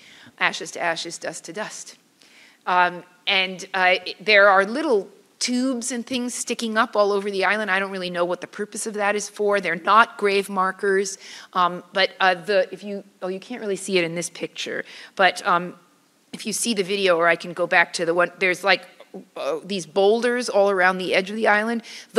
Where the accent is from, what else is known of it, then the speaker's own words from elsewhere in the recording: New York City, New York, United States; I'm a New Yorker, born, and I live there my entire life